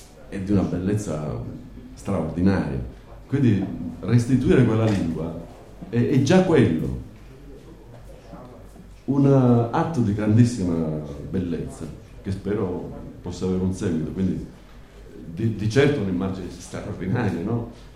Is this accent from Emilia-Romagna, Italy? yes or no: no; Vibo Valentia, Calabria, Italy; accent: Calabrian dialect; quando io vado a Vibo, che è il mio paese, sono uno dei pochi a parlare il dialetto calabrese, uno dei pochi